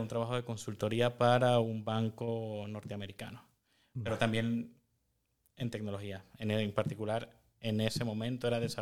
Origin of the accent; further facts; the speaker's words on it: La Guaira, Venezuela; Un lugar que no lo vas a encontrar en el mapa. Se llama La Guaira.